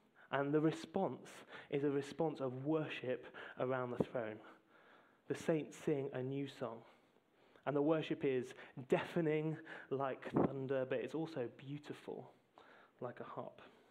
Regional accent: North East England, United Kingdom; I'm from the Northeast, but mum and dad grew up in Surrey.

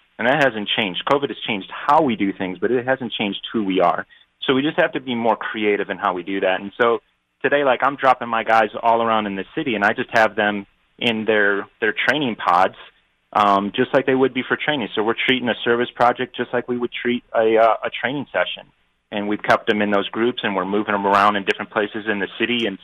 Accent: Colorado, United States; also born or lived in Chicago; So originally I was born in Chicago, and then I grew up in Colorado. So all my family is out in Colorado. So I'd never been to the South until I took this job at Trevecca.

